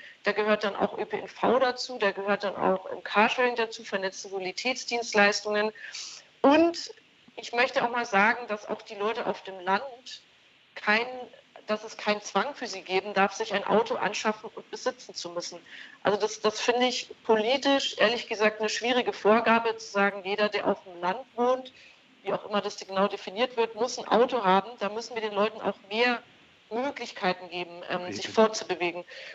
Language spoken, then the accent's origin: German; Bavaria, Germany; wir sind ja beide aus Bayern, Autoregion, ich wie gesagt aus einer Zuliefererregion.